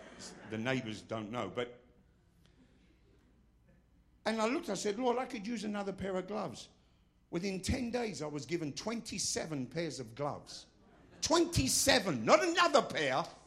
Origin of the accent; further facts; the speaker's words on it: England, United Kingdom; as an Englishman, as a Brit, I'm obviously not exactly ashamed of our history.